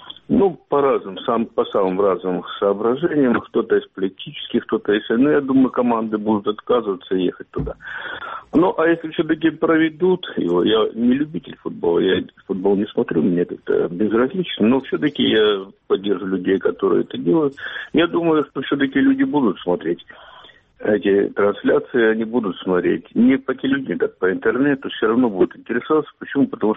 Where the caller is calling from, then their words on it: Kramatorsk, Donetsk Oblast, Ukraine; Краматорск.